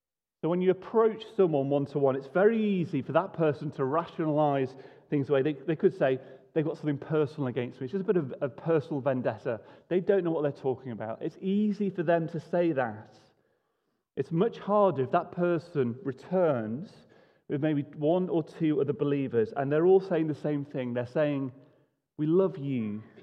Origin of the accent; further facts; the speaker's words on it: United Kingdom; I don't want to try and, as a British person, cross that line where their private life is their private life.